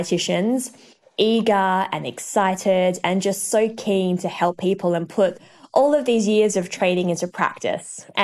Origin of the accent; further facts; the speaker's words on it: Western Australia, Australia; accent: Australian; I think you can tell from my accent that I am Australian, so hence the love of sunshine.